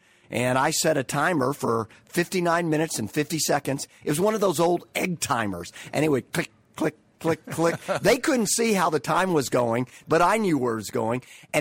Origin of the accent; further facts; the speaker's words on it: Kentucky, United States; I grew up in Kentucky, similar backgrounds and all that sort of stuff. After moving out of Kentucky, I went to seminary at Dallas Theological Seminary